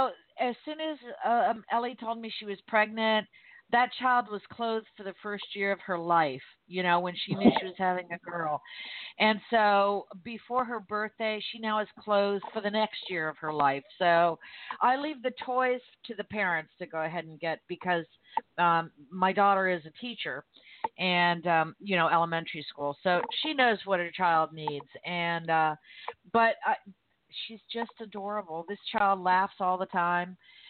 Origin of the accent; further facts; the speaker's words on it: Miami, Florida, United States; because my parents were from New England, for crying out loud, and I grew up in Miami. We didn't do storytelling.